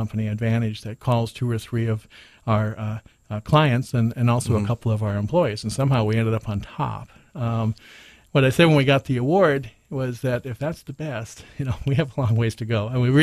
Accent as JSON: {"language": "English", "region": "North Dakota", "country": "United States", "said": "So I'm originally from North Dakota."}